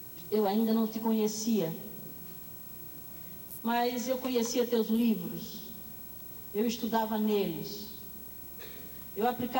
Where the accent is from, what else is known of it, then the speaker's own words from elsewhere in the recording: Northeast Region, Brazil; born there; Nascemos os dois no Nordeste